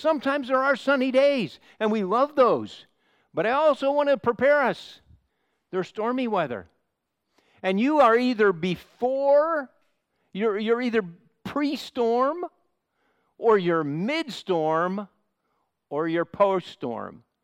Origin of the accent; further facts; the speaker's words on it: Midwest, United States; accent: American; So excuse me for my American accent. I bet if I stayed here longer, I could pick up a Birmingham accent. Is that possible? I don't know. Is that possible? So for right now, you'll have to help me and listen a little bit harder. I have a bit of a Midwestern accent.